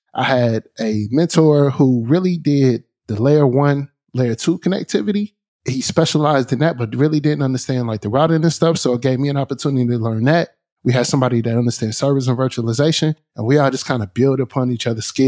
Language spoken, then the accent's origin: English; Canton, Ohio, United States; Well, I'm from Canton, Ohio, right? So it's an old manufacturing city.